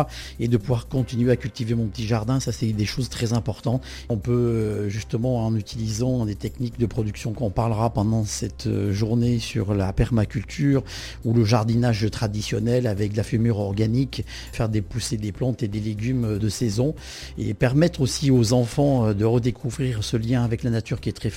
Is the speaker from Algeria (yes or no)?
no; Saint-Désirat, Auvergne-Rhône-Alpes, France; je suis né à Saint-Désirat, j'adore mon petit village natal, et comme je suis fils d'agriculteur